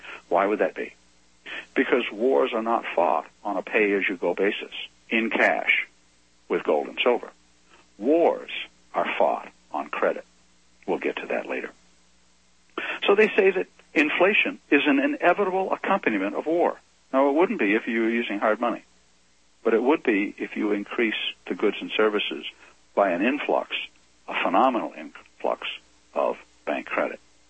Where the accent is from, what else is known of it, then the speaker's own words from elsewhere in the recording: Maine, United States; And I come from Maine, and I didn't realize that I was one of the aggressors